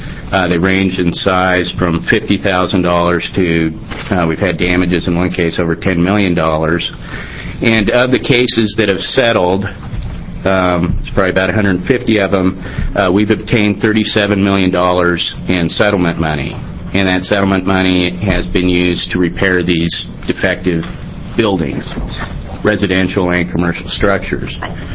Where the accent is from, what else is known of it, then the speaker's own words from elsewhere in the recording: Portland, Oregon, United States; I'm a lawyer from Portland. My law firm has about six lawyers in it, and we do almost exclusively construction defect litigation. I come from Oregon. I have a degree in civil engineering.